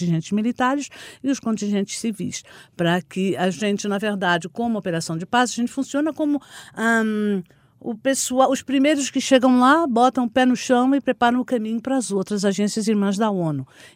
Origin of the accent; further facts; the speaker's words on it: Portugal; also born or lived in Brazil; Eu sou predominantemente brasileira. Na verdade, eu nasci no Brasil, mas eu fui educada em Portugal.